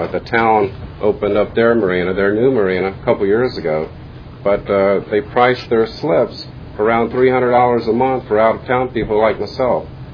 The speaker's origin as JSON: {"language": "English", "town": "Richmond", "region": "Virginia", "country": "United States", "said": "I'm from Richmond, Virginia."}